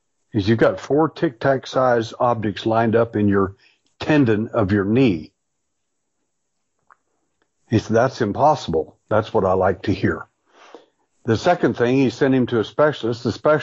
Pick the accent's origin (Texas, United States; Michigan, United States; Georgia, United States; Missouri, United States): Texas, United States; born there; I was born at night, but it wasn't last night, and I was born in Texas.